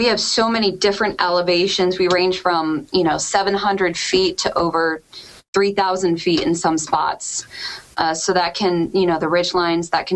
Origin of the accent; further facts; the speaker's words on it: Connecticut, United States; I'm originally from Connecticut. I'm born and raised, grew up in Connecticut